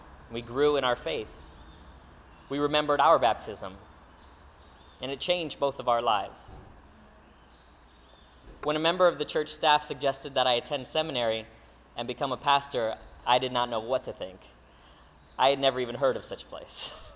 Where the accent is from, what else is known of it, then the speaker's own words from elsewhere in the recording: Delray Beach, Florida, United States; I grew up in Delray Beach, Florida. It's a small beach town. Now it has grown quite a bit.